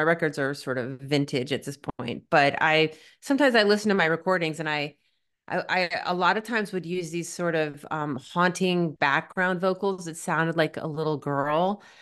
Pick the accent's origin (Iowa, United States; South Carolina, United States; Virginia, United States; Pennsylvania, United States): Virginia, United States; Virginia Beach; I grew up in Virginia Beach and was surrounded by military weapons, you know, giant battleships and F-14 planes used to practice their maneuvers over our pep rallies.